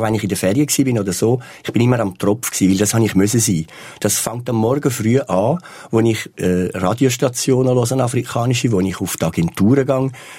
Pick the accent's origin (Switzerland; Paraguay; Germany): Switzerland; Zurich; also born or lived in Kenya; in den Strassen von meiner Heimatstadt Zürich.